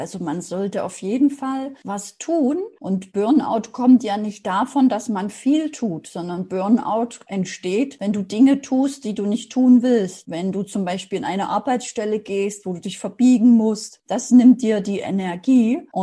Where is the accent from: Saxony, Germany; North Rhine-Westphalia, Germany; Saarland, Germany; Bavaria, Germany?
Saxony, Germany; Dresden; Ich bin ja in Dresden aufgewachsen.